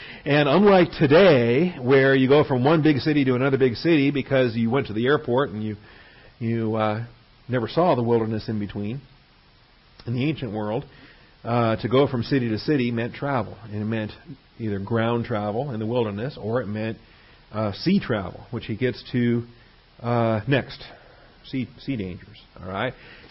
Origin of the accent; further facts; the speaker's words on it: Seattle, Washington, United States; Okay, I grew up in Seattle.